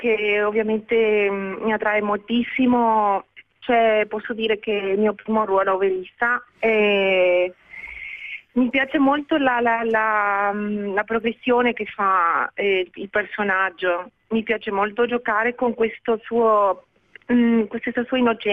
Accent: Uruguay; Sono nata in Uruguay.

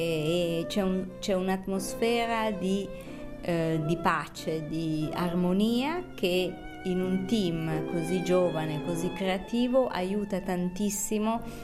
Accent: Milan, Lombardy, Italy; moved away as an adult; also born or lived in New York; now in Bonn, Germany; Sono milanese di nascita, io ho vissuto i primi 30 anni della mia vita, ma ho vissuto moltissimi anni a New York.

